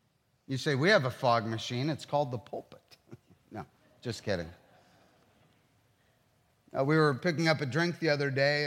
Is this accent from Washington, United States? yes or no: no; Ohio, United States; I come from Ohio, where if there's a pond with algae, you're not really looking to spend time in it, let alone drink it.